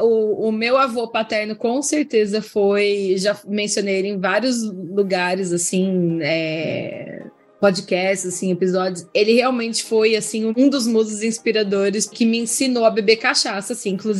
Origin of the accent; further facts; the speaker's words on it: Sorocaba, São Paulo, Brazil; Só que meu pai foi transferido nos anos 80 pro interior, então por isso que eu nasci em Sorocaba, entendeu? Mas a gente era zoado pra caramba, né? Porque a gente falava leite quente e todo mundo paulistano e a gente era os caipira da família.